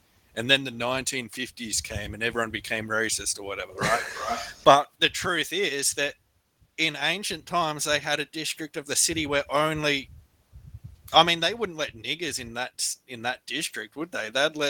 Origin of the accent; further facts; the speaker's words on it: Australia; accent: Australian; Got to try and talk in a different accent, because if they hear my Australian accent, they're gonna give me the boot.